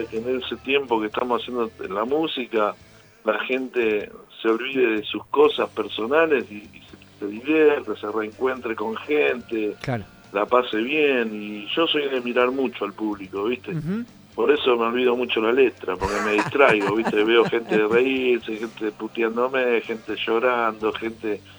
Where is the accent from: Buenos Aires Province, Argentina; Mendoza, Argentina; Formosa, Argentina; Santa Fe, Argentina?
Buenos Aires Province, Argentina; San Justo; Yo que vengo de un barrio humilde, mis amigos, de la generación, yo soy vecino del Tano Marcello, del Tano Romano, éramos todos ahí los que nos encontramos, donde nuestros ídolos eran los del reloj, porque nosotros íbamos a la Plaza del Cañón, ahí en San Justo